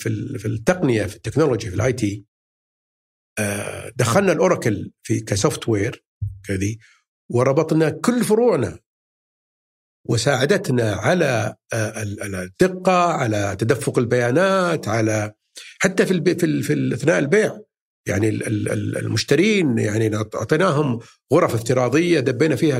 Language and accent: Arabic; Riyadh, Riyadh Province, Saudi Arabia; من مصانع اللحوم عندنا في الرياض